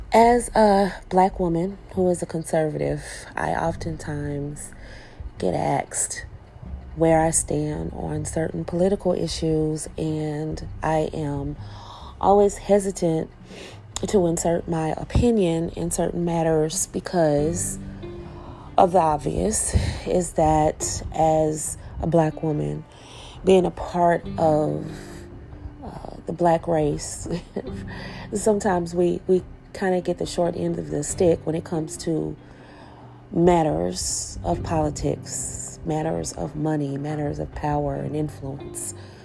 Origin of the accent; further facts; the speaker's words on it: United States; As an American, I do want what's best for Americans, and I do think that we should stand by our allies.